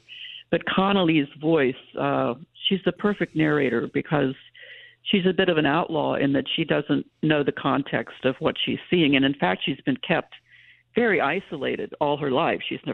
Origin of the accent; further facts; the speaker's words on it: West Virginia, United States; My hometown was 20 minutes from the Weston State Hospital, which was the original Trans-Allegheny Lunatic Asylum.